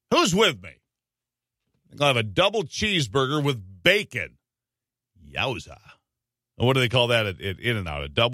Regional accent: Michigan, United States; In 1871, there was a fire that burned in Michigan, my home state, burned more than 1 million acres in a single day.

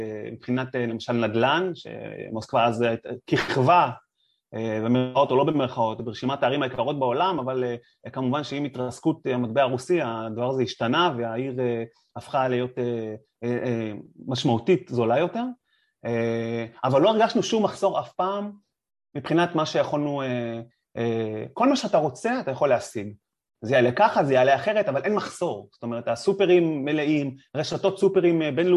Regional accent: Jerusalem, Jerusalem District, Israel; now in Moscow, Russia; אומנם גדלתי בירושלים, וחוויתי את החורף הירושלמי ושלג ומינוס קטן

